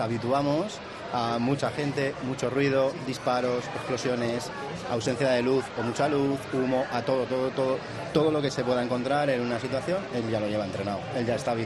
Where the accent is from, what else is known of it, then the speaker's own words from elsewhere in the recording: Zaragoza, Aragon, Spain; nosotros que venimos de Zaragoza, que estamos desplazados desde Zaragoza